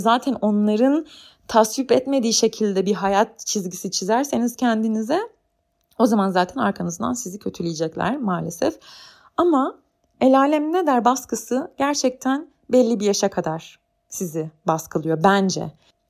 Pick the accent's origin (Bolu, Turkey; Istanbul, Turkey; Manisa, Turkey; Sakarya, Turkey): Sakarya, Turkey; now in Ankara, Turkey; Ben Sakarya'da doğup büyüdüm ve hani hayatımın beni şekillendirecek önemli bir kısmını Sakarya'da geçirdim. Sakarya'da küçük bir şehir ve el alem ne der baskısı yeterince hissedilen bir şehir bence.